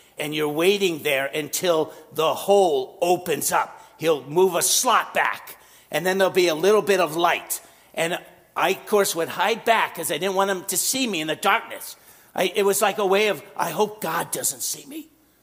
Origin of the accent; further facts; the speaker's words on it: New York City, New York, United States; So I grew up in New York, and I could always tell the kids. When I was 14 to 18, all the teenagers walked the streets in New York City.